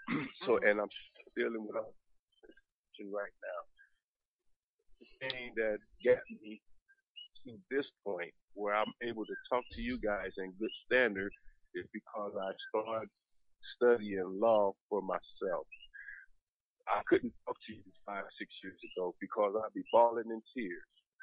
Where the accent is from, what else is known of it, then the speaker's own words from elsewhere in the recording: Minnesota, United States; I am from Minnesota, and I have I've been protesting against police brutality in Minnesota for a number of years.